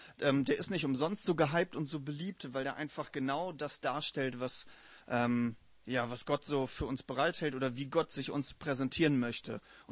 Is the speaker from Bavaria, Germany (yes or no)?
no; Münster, North Rhine-Westphalia, Germany; ich komme aus Münster